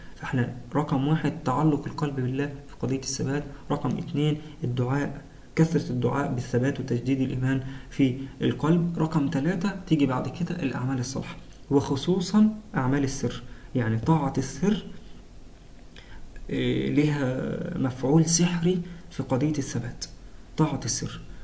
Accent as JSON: {"language": "Arabic", "town": "Mansoura", "region": "Dakahlia", "country": "Egypt", "said": "انا من المنصورة"}